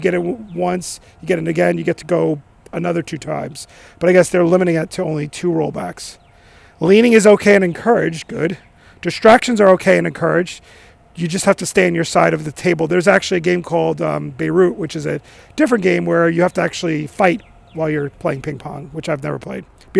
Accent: Long Island, New York, United States; the biggest one I did find is actually on my hometown, or at least my home area of Long Island.

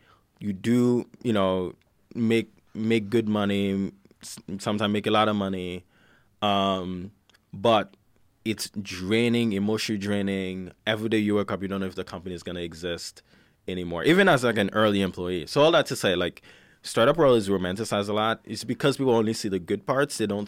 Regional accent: Haiti; like growing up in Haiti, that's helped me stay motivated, it's helped me stay focused.

